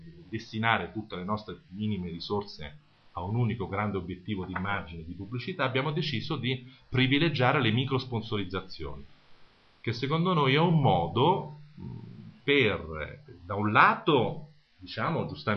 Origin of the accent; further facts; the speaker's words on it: Rome, Lazio, Italy; now in Monza, Italy; un po' perché sono anche romano, quindi ho fatto anche un piacere, anche se vivo a Monza e lavoro tra Milano e Sondrio